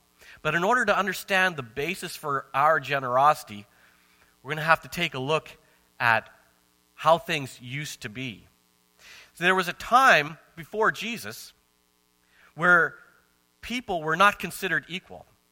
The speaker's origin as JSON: {"language": "English", "town": "Marwayne", "region": "Alberta", "country": "Canada", "tie": "born or raised there", "said": "I grew up in Farmingville, Alberta, okay? A little place called Marwane."}